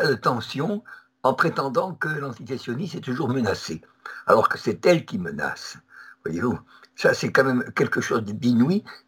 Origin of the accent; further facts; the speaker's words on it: Toulouse, Occitanie, France; Et à Toulouse, qui est ma ville natale